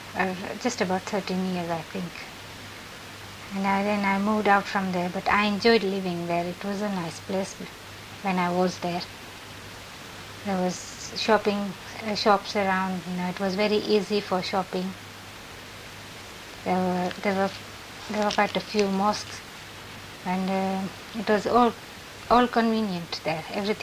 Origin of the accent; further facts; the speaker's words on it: Uganda; moved away; also born or lived in India; I was brought up in Africa, in Uganda.